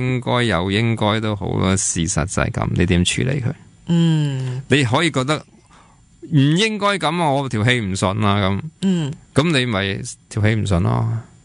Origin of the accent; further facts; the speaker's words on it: Hong Kong; 嗱，呢个五蕴成苦就系我哋香港人而家感觉得到嘅。